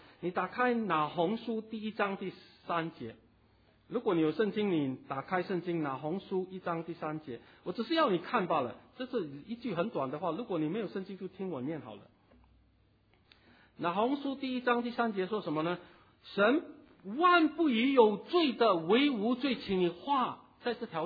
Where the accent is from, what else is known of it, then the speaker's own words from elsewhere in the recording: China; 但是我们中国人很注意到，我们一定要孝敬父母